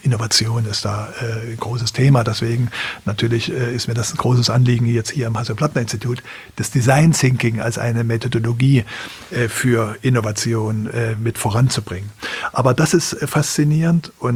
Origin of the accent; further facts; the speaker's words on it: East Germany, Germany; wenn man als Ostdeutscher das dann aus einer vollkommen anderen Perspektive